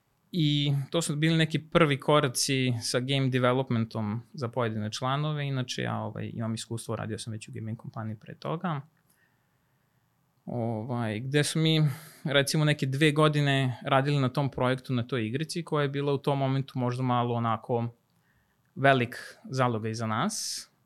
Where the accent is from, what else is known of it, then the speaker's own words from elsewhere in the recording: Novi Sad, Vojvodina, Serbia; dolazim iz Novog Sada